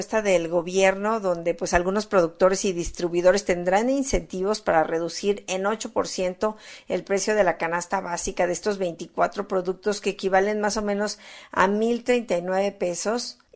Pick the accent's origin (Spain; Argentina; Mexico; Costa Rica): Mexico; situaciones que nosotros conocemos como mexicanos